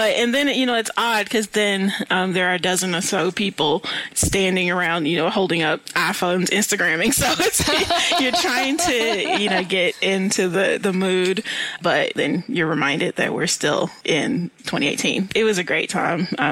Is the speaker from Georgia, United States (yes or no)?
no; Louisville, Kentucky, United States; And I'm actually from Louisville, so I'm familiar with your city.